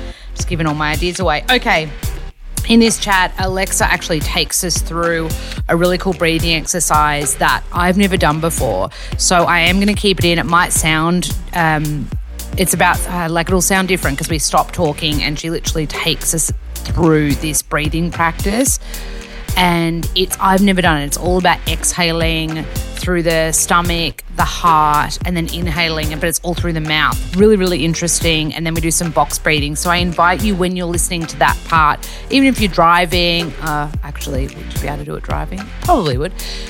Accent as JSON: {"language": "English", "country": "Australia", "said": "as an Aussie"}